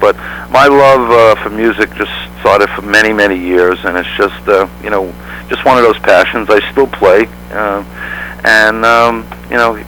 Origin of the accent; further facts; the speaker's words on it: Queens, New York, United States; Now, I'm from Queens, New York.